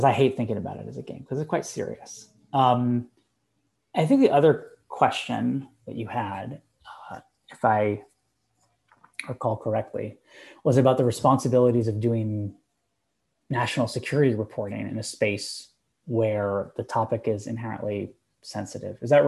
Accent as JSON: {"language": "English", "country": "United States", "said": "I mean, I care as a American and somebody who just cares about civic issues"}